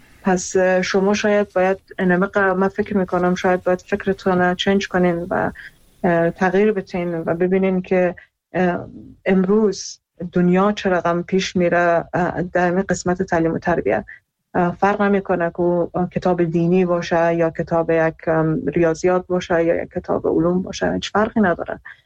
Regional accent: Iran; خودم در ایران بزرگ شدم و اونجا درس خوندم

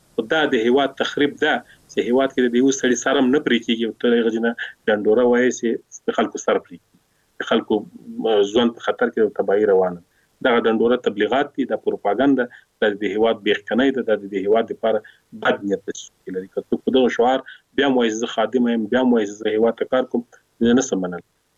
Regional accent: Afghanistan; موږ افغانان یو

